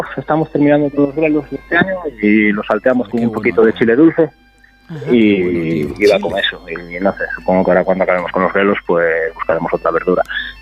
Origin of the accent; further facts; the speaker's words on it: Chantada, Galicia, Spain; Sí, ya nací en Chantada de toda la vida.